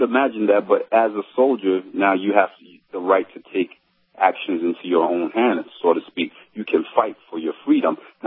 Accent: Haiti; That's where I'm from. I'm from Haiti, and we did have a slave rebellion in 1804.

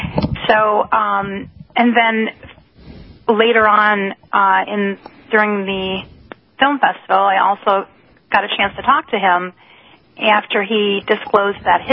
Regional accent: Detroit, Michigan, United States; from Michigan. I'm from the Detroit area

